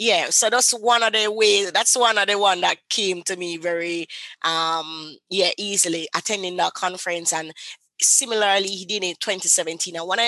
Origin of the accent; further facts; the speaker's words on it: Jamaica; You know, I'm from Jamaica, so I didn't even know that thing exists, right?